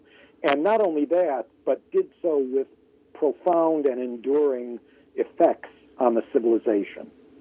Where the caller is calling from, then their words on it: Atlanta, Georgia, United States